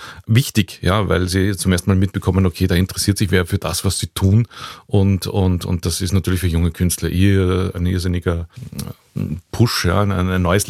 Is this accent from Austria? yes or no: yes; Wiener Neustadt, Lower Austria, Austria; Ich bin aus Wiener Neustadt